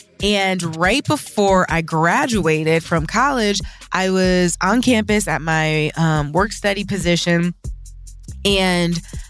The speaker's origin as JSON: {"language": "English", "town": "Toledo", "region": "Ohio", "country": "United States", "tie": "born there", "said": "No, I was born in Toledo, Ohio. Shout out to the 419 for life."}